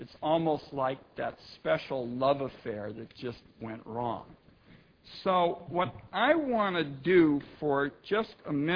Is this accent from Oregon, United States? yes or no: yes; Oregon, United States; a presidential election would hinge on who won my home state of Oregon.